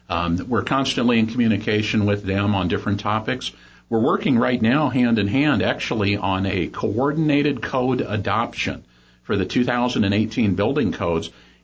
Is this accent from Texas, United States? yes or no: no; Arizona, United States; I am actually from the Valley. My parents have lived up here for, I believe we're at 15 years now.